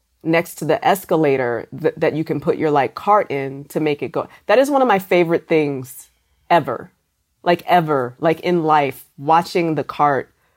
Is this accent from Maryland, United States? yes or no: yes; Maryland, United States; He worked at Giant Food. I'm from Maryland.